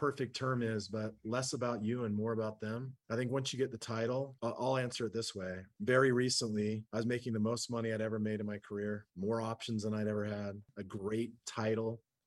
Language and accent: English; Salt Lake City, Utah, United States; because I grew up in Salt Lake